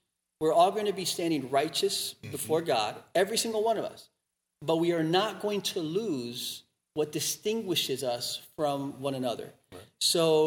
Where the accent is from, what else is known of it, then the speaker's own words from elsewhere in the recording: Miami, Florida, United States; And you know, I grew up in Miami and my mother is Central American.